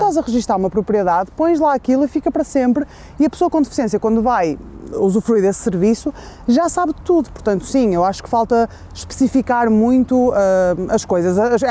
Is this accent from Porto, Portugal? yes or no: yes; Porto, Portugal; que eu sou do Porto